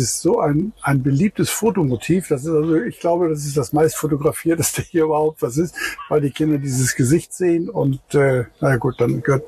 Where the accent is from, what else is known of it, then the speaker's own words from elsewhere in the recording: Remscheid, North Rhine-Westphalia, Germany; born there; now in Grömitz, Germany; Ich bin in Remscheid geboren, genau. Und ich bin 36 Mal umgezogen, bevor ich meine Frau kennengelernt habe, in Hamburg, in der Berufsschule. Und bin dann 74 hierher gezogen, nach Grömitz.